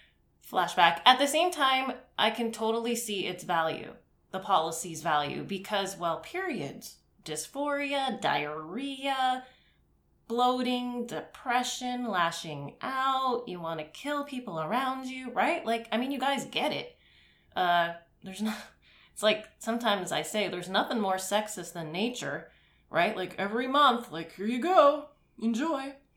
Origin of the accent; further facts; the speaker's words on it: Trucksville, Pennsylvania, United States; I grew up in Trucksville, so I know what people talk about, you know, in like really small rural towns